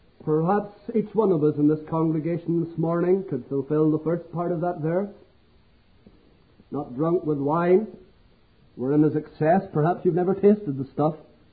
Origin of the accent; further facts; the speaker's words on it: Northern Ireland, United Kingdom; I come from Northern Ireland, and in our worship, we are very simplistic.